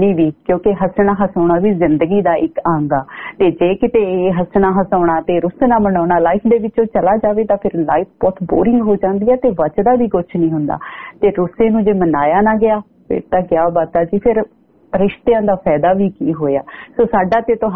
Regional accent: Punjab, India; now in Brisbane, Australia; ਜਿਵੇਂ ਆਪਾਂ ਅਸੀਂ ਮਾਲਵੇ ਵਾਲੇ ਕਹਿ ਦਿੰਦੇ ਕਿ ਅੱਜ ਬੱਦਲਵਾਈ ਹੋਈ ਹੋਈ ਆ

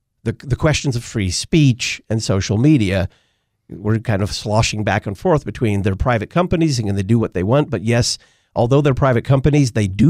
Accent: Texas, United States; That's hot to me. And I grew up in Texas, so that's hot.

